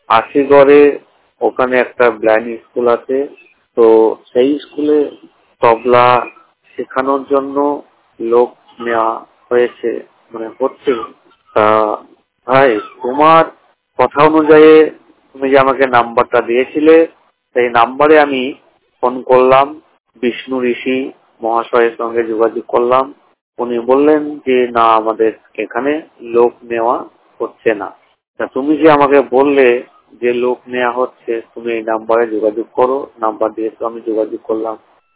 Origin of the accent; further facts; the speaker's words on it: Murshidabad, West Bengal, India; আমার বাড়ি মুর্শিদাবাদ